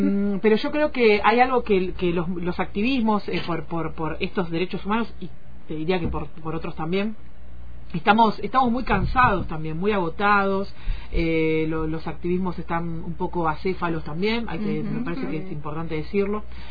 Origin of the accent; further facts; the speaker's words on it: Buenos Aires Province, Argentina; now in Buenos Aires, Argentina; Yo particularmente, que soy de Buenos Aires, soy del conurbano bonaerense, pero vivo en la capital federal.